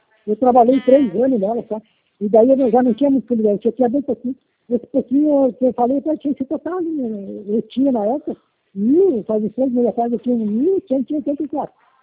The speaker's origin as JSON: {"language": "Portuguese", "region": "Rio Grande do Sul", "country": "Brazil", "said": "Não, eu sou do Rio Grande do Sul, eu moro aqui no Rio Grande do Sul, aqui na Grande do Sul. Eu não sou daqui, sou do Rio Grande do Sul."}